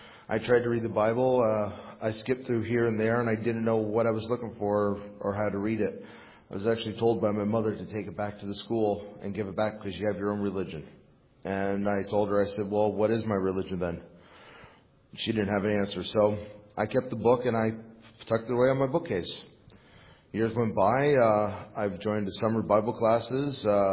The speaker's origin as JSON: {"language": "English", "town": "Chatham", "region": "Ontario", "country": "Canada", "tie": "born or raised there", "said": "Okay. I grew up in Chatham, Ontario."}